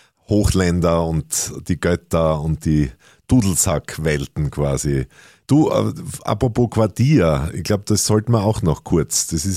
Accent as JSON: {"language": "German", "country": "Austria", "said": "irgendwie stellt man sich als Österreicher eigentlich an Weinhügel vor"}